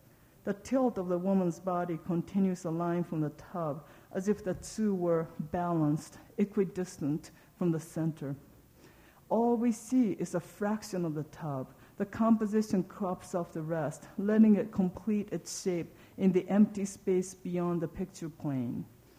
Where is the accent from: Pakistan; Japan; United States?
Japan; I grew up in Japan.